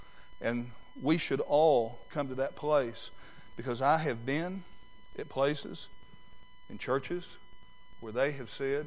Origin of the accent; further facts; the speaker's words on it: Salem, Arkansas, United States; I grew up in Salem, Arkansas in the 60s and in the 70s.